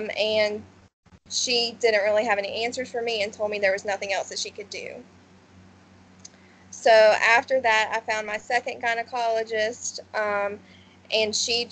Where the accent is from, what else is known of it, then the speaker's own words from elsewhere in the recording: Aiken, South Carolina, United States; I'm from Aiken, South Carolina. I've lived here pretty much my whole entire life.